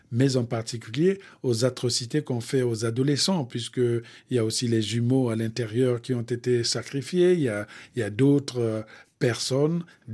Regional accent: Bouenza, Republic of the Congo; chez nous, au Congo, le plus souvent, quand on parle de la mort, en tout cas du côté de la Bouenza

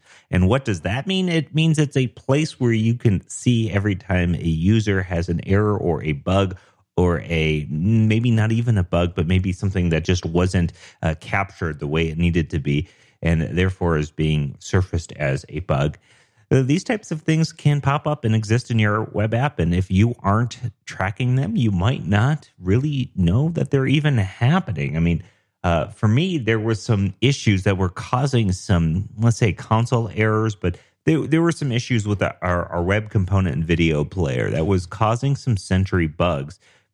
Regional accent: Denver, Colorado, United States; I'm a developer from Denver, Colorado.

